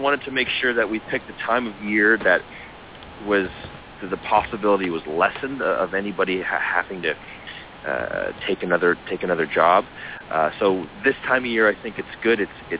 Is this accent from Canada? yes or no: yes; Toronto, Ontario, Canada; Yeah, it really is great, and it's my hometown. So it's nice to be here and have my parents be able to come to the show